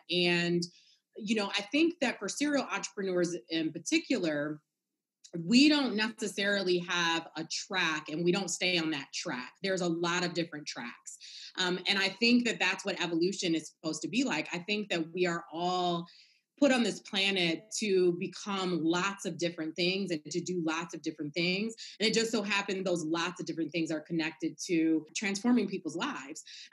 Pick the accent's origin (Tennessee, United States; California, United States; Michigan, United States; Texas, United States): Michigan, United States; Kalamazoo; I hail you from Kalamazoo, Michigan. Yes, there really is a Kalamazoo.